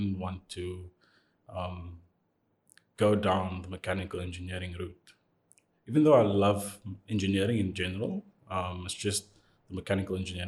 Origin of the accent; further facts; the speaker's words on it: Cape Town, Western Cape, South Africa; And I was born in Cape Town. I went to school in Cape Town. I graduated and matriculated at Space Boner High in 2014.